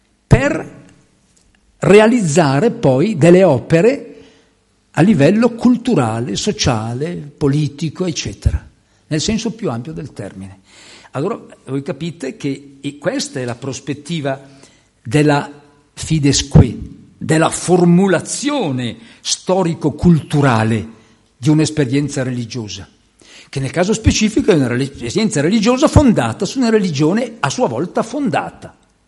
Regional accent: Milan, Lombardy, Italy; Io sono, la mia famiglia è monzese, ma siamo milanesi, seppure ariosi, 15 chilometri come abitare qui in periferia.

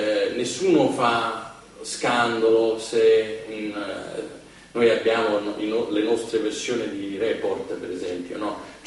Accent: United States; now in Italy; Invece all'estero è l'opposto, no? Cioè, nel mio paese Fox, cioè, è orrendo.

